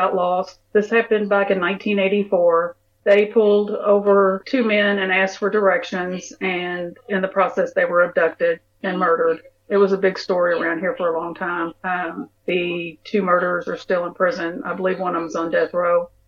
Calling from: Louisville, Kentucky, United States; I'm calling from Louisville, Kentucky, and I have a case suggestion for you.

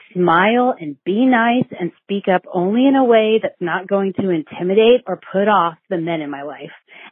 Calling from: Sacramento, California, United States; I am calling from Sacramento, California.

